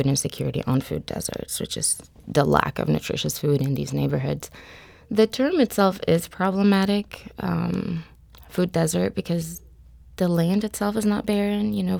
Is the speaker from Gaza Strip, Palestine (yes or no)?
no; Bethlehem, West Bank, Palestine; And I was born in Bethlehem, Palestine. I was raised under occupation. I lived in an apartheid state.